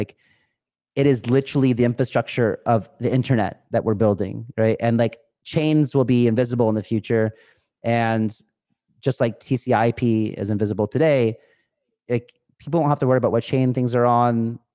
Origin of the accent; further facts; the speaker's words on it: California, United States; Like I grew up in California, which was a blue state.